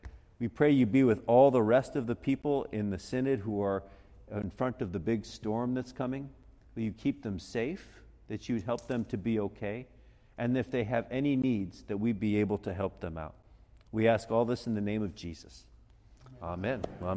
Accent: San Diego, California, United States; you know what's happening back in my hometown? I'm from San Diego.

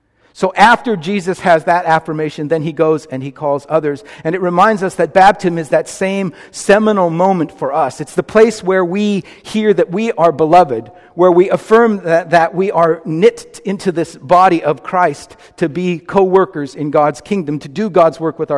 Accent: Fort Bragg, California, United States; I grew up in Mendocino County in Northern California in a little town called Fort Bragg.

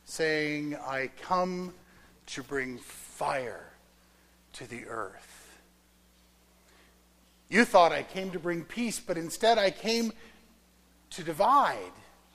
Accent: Arizona, United States; I grew up in Arizona where sun is a thing.

